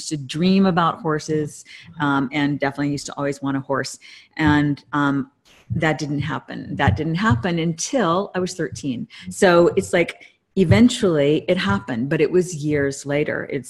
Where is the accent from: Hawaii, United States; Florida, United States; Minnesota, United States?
Hawaii, United States; I grew up in Hawaii, so we used to ride him on the beach